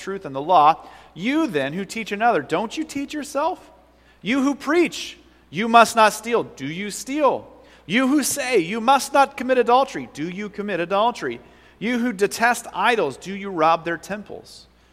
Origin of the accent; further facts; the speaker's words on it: Iowa, United States; I'm from Iowa, and we're considered hicks there.